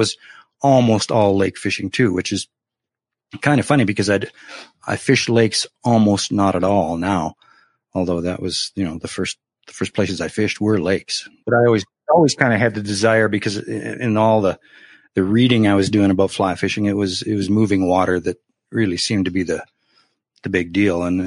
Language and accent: English; Edmonton, Alberta, Canada; born there; I was born in Edmonton, Alberta.